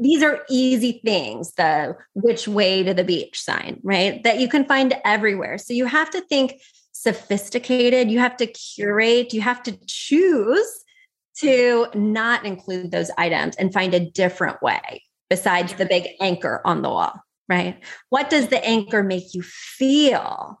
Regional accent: Missouri, United States; I'm from Missouri, and unless we had a lake house, I don't think it's appropriate.

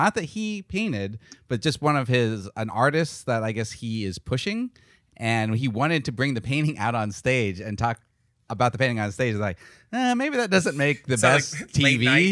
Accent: Phoenix, Arizona, United States; I grew up in Phoenix. So I was a huge Steve Nash fan.

